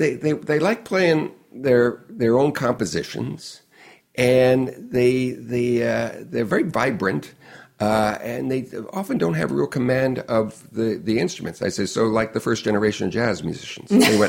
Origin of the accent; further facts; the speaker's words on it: Long Beach, California, United States; You know, I grew up outside of Long Beach in Long Beach, but in the suburban area, and I wanted to go downtown every chance I could